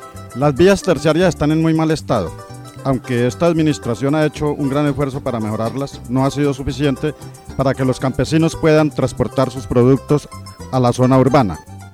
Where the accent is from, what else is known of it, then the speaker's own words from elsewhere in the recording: Restrepo, Colombia; del municipio de Restrepo.